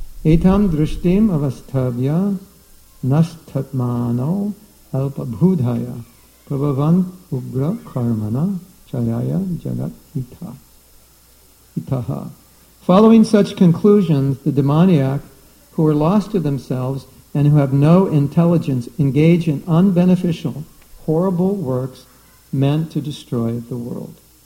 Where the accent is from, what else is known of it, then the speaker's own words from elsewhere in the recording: Los Angeles, California, United States; I grew up in Los Angeles.